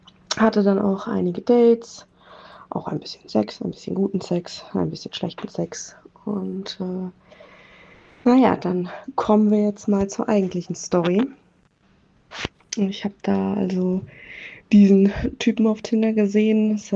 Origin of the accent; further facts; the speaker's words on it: Münster, North Rhine-Westphalia, Germany; ich komme aus Münster